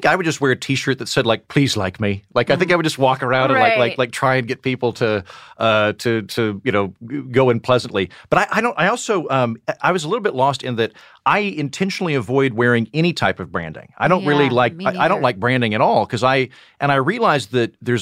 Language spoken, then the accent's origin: English; Oklahoma, United States; I'm from Oklahoma. Yes. Yeah. Everybody I know from Oklahoma has that.